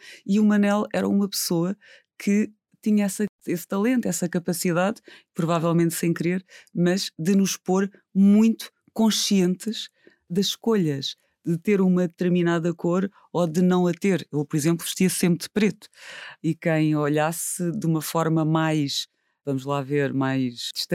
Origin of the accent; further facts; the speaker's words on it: Algarve, Portugal; Eu nasci e cresci na Serra do Caldeirão. A Serra do Caldeirão, sendo... O Algarve não é grande, não é?